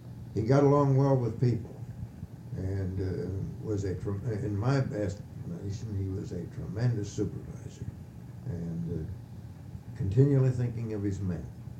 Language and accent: English; Galena, Ohio, United States; born there; In Galena, Ohio, that's in Delaware County.